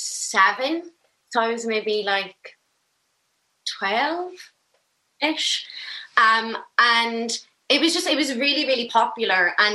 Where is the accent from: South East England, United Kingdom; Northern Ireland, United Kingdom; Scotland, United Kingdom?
Northern Ireland, United Kingdom; Belfast; I grew up in Balmerfe, and I went to St Dominic's, which is on the Falls Road.